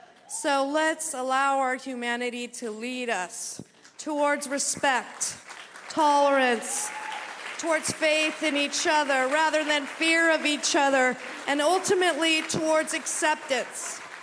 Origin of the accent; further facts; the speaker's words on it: United States; I'm also a sister, and I'm an American